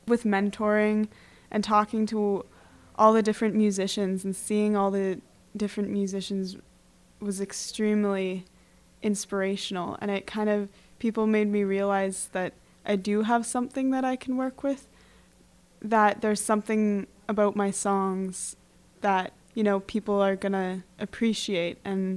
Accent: Kingston, Ontario, Canada; I'm from Kingston, Ontario.

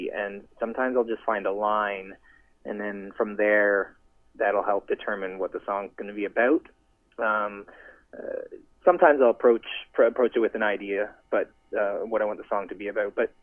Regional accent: Orillia, Ontario, Canada; So I'm from Orillia, Ontario, and in Orillia

